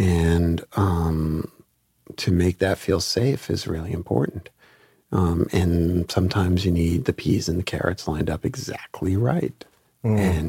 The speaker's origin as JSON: {"language": "English", "town": "Brooklyn", "region": "New York", "country": "United States", "tie": "born or raised there", "said": "So I grew up in Flatbush, East 26th Street and Avenue D, 377 East 26th Street between D and Clarendon Road, just to be specific."}